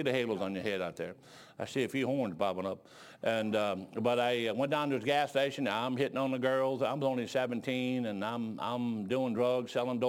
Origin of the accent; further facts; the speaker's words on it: Detroit, Michigan, United States; during that time growing up in Detroit, I heard the gospel several times.